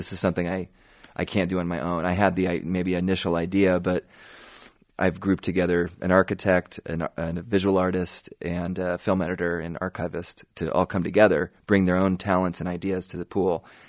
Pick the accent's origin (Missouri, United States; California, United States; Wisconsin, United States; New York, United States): California, United States; Los Angeles; the new one, which is taking a look at my hometown of Los Angeles